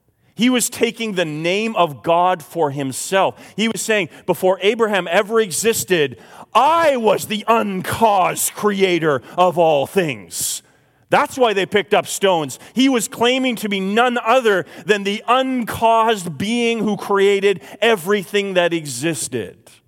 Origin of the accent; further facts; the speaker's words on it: Courtenay, British Columbia, Canada; I spent the most of my younger years growing up in Courtney on the Northern Island.